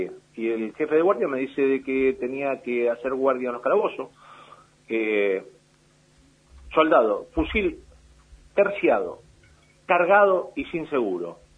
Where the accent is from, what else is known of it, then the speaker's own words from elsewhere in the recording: Buenos Aires, Argentina; yo soy nacido y criado en Capital Federal.